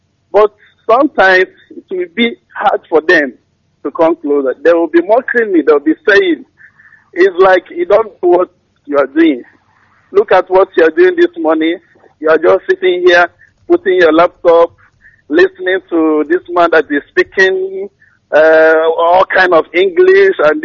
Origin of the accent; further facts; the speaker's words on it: Mbise, Imo, Nigeria; I'm from Mbise in Imo State, Biafra land.